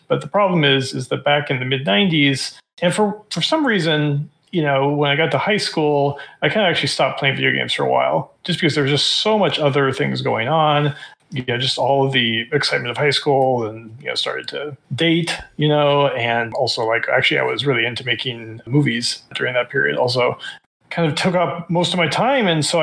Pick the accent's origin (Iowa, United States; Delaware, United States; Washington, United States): Washington, United States; Centralia; I grew up in Washington State, a little town called Centralia, Washington, which is kind of a little rural town, but it's not too far from Seattle.